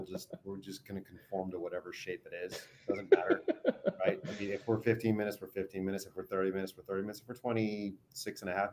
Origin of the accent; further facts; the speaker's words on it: Las Vegas, Nevada, United States; So being born and raised in Vegas, I like my.